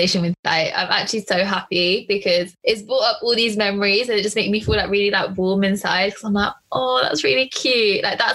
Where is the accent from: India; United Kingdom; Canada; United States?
India; I think the thing for me that I really am so grateful for being Indian is the fact that I speak another language. I can speak Punjabi like really well, but I can also understand Hindi and speak Hindi